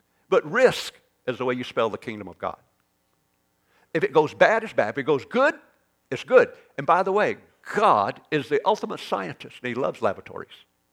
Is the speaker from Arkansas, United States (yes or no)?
yes; Arkansas, United States; Help me, I'm from Arkansas.